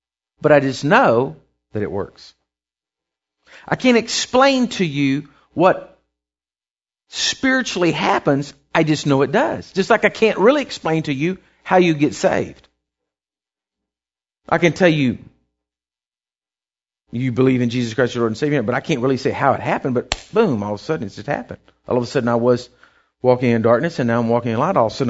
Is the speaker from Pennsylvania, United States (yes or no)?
no; Texas, United States; I'm from Texas.